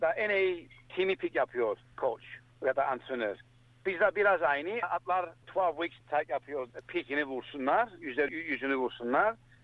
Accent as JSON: {"language": "Turkish", "town": "Limassol", "region": "Limassol District", "country": "Cyprus", "tie": "born there", "said": "Ben doğdum Kıbrıs'ta, Limassol'da doğdum. 1971'de, 1974'te savaş başladı."}